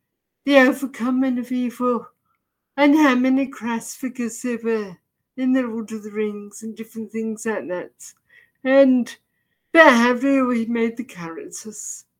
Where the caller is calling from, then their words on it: Hadlow, South East England, United Kingdom; I'm speaking from Hadlow in Kent, which is where I live. And it's a little village between Tunbridge Wells and Maidstone.